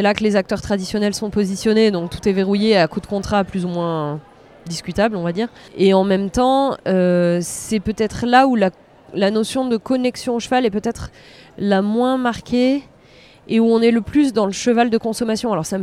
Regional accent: Normandy, France; J'ai grandi en Normandie, donc j'avais pas trop le choix, à vrai dire.

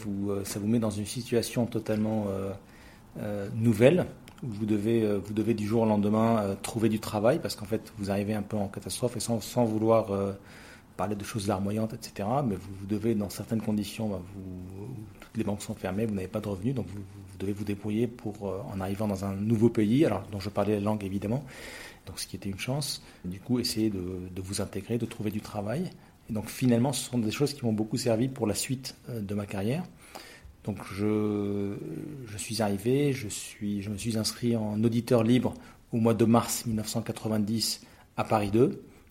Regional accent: Lebanon; now in France; Je suis né et j'ai grandi au Liban.

